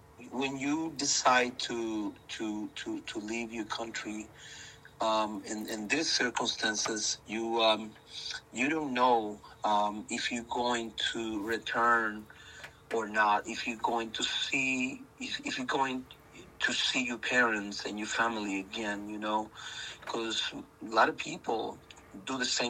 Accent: Honduras; now in United States; as you know, I'm from Honduras. I started this long journey about 27 years ago, and I heard beautiful things about America

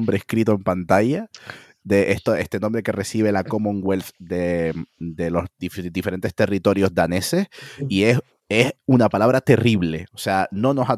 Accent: San Cristóbal de La Laguna, Canary Islands, Spain; yo soy de San Cristóbal de la Laguna, ciudad pues de frío, la fábrica del frío por excelencia en Tenerife.

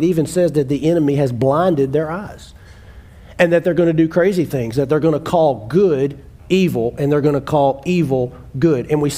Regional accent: the South, United States; I don't care that I'm from the South.

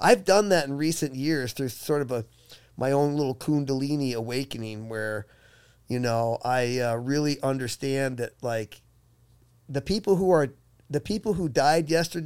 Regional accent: Michigan, United States; like, I was raised in Michigan.

